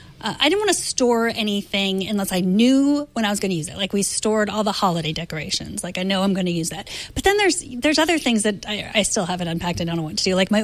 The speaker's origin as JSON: {"language": "English", "town": "Houston", "region": "Texas", "country": "United States", "tie": "born or raised there", "said": "What's Houston."}